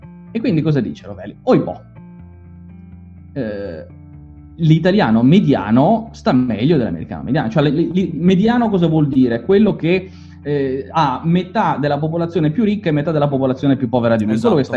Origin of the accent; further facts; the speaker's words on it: Genoa, Liguria, Italy; sai, io sono di Genova, non mi offendo